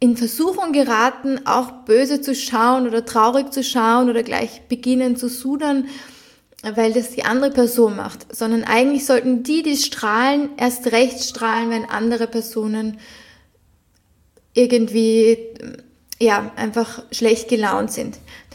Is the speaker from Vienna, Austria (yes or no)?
yes; Vienna, Austria; Ich bin zum Beispiel in Wien geboren, habe bis jetzt immer in Wien gewohnt